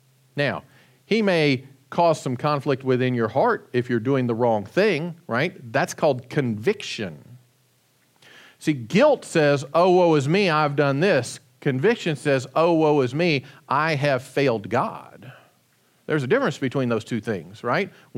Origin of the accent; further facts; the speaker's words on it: Kentucky, United States; I'm from Eastern Kentucky, or from Kentucky, yeah.